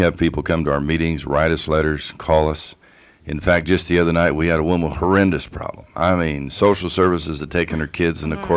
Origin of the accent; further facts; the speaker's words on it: United States; Now, I'm an American to the core